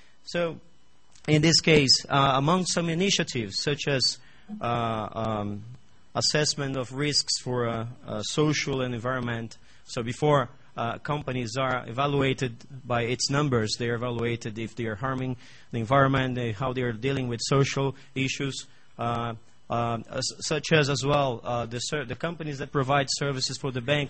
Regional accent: Brazil; accent: Brazilian; English is a second language; Please forgive me if I'm damn nervous here and my Brazilian accent may put me in bad shoes

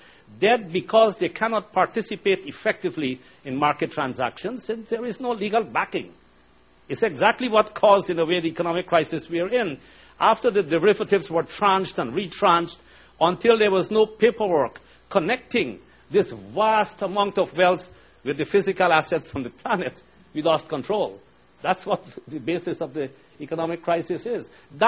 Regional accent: Canada; now in New York, United States; After all, I'm Canadian, I'm sitting in New York

